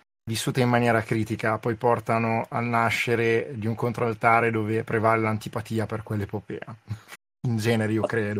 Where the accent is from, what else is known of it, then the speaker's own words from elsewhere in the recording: Campania, Italy; beh, in quanto campano, almeno in parte, ho un background